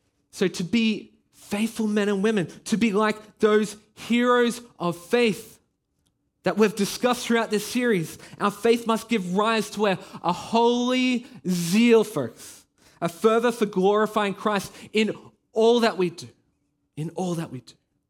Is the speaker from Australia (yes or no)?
yes; Australia; now in Belgium; Now, I'm not Belgian. Well, actually, I am now. I've got citizenship now. But I am Australian. You know, you can probably hear it in my voice.